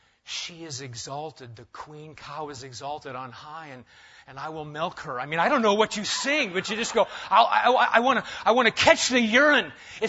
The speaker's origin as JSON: {"language": "English", "country": "United States", "said": "And I remember asking stupidly as an American"}